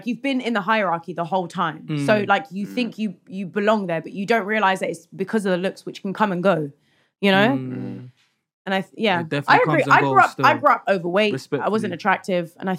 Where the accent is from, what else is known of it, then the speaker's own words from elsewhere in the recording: East of England, United Kingdom; I didn't grow up in London. I grew up in Essex